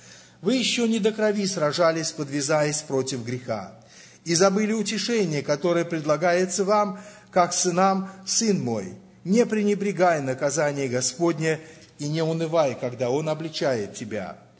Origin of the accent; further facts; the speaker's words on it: Samara, Samara Oblast, Russia; я из Самарии, то есть из Самары, это Волга.